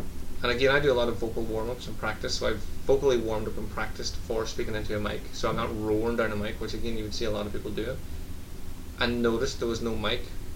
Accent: Ireland; everyone, like, especially being Irish, everyone you've ever said you want tea takes it.

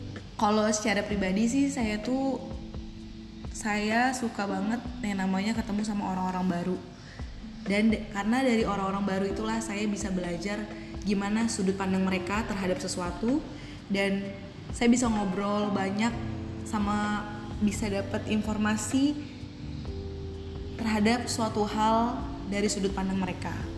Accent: Lampung, Indonesia; born there; Sebelumnya saya lahir di Lampung.

